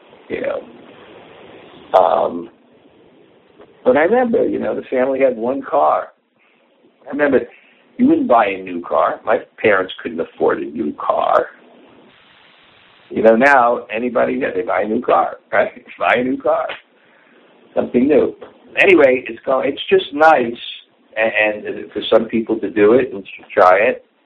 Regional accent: United States; I know when I grew up in America, and then we had one TV with like a 10-inch screen.

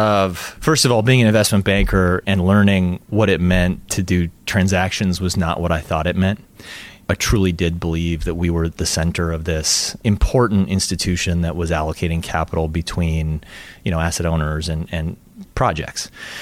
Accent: Edmonton, Alberta, Canada; born there; I was born in Edmonton, and that was 1976 in September.

